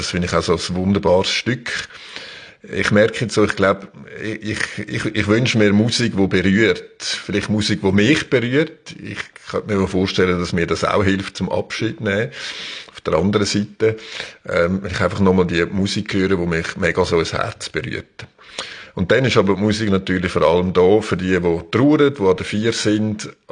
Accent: Aargau, Switzerland; Ich könnte mir vorstellen, zum Beispiel auch in meinem Heimatdorf, im Kanton Aargau, dort gibt es vom Friedhof so einen schönen Blick auf einen Hügel rauf.

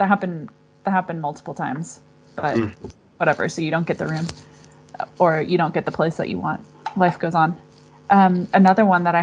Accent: California, United States; moved away; Well, I guess it depends where you come from, too, because I'm from California, which is quite progressive.

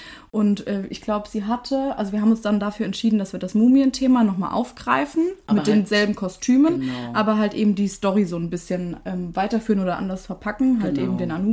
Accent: Nassau, Rhineland-Palatinate, Germany; Wir kommen, also meine Schwester und ich, wir kommen aus Nassau

